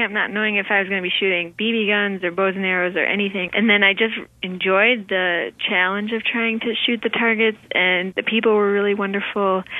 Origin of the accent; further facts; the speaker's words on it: Duluth, Minnesota, United States; now in Baltimore, United States; And there's a growing biathlon club in Duluth, Minnesota, my hometown.